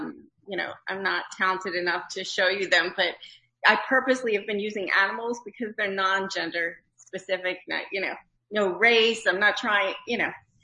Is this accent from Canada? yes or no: no; New York, United States; I'm like, I'm a Jew from New York. Like, that's who I am. Like, I don't know how to not be a Jew from New York.